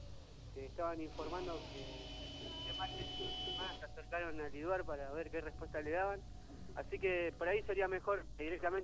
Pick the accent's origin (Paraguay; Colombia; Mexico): Paraguay; now in Argentina; Y nosotros somos paraguayos